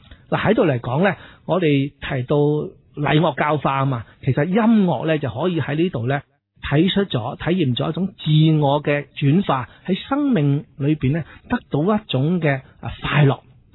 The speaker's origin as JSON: {"language": "Cantonese", "region": "Guangdong", "country": "China", "said": "系我哋广东人嚟㗎喎"}